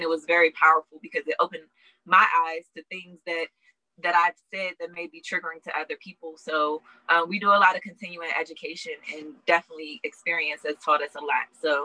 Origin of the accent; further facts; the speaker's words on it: Washington, District of Columbia, United States; I'm from Washington, D.C., and we kind of ended up here, unfortunately, to come and visit Sean's dad.